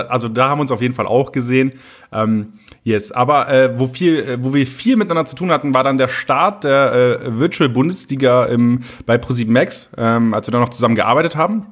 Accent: Oldenburg, Lower Saxony, Germany; weil Oldenburg ist halt so meine Heimat, ne?

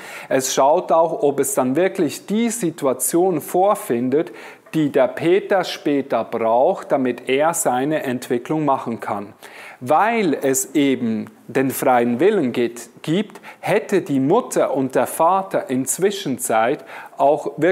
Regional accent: Basel, Basel-Stadt, Switzerland; Ich bin ja Schweizer und ich wohne in Basel

